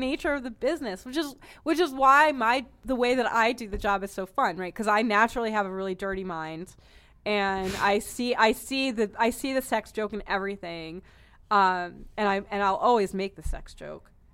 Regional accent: Boston, Massachusetts, United States; I'm from Boston. We used to regularly drive up to go to the store and go to all the outlets up the where L.L. Bean is also a town where there are a whole bunch of outlets.

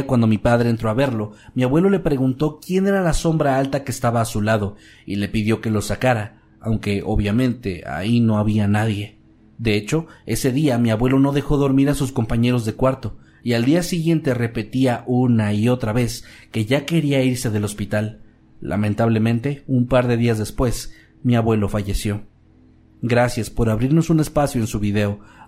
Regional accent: Parral, Chihuahua, Mexico; Soy de Parral, Chihuahua, y también trabajo en el IMSS.

